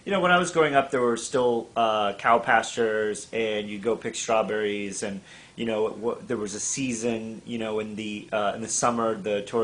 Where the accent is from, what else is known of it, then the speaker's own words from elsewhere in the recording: Florida, United States; Growing up in Florida, both of my parents are from New England.